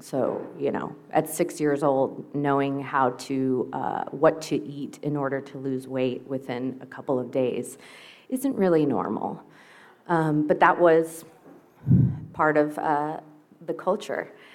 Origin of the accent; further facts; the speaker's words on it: Los Angeles, California, United States; I am definitely an alcoholic. I'm from Los Angeles, made my way down here.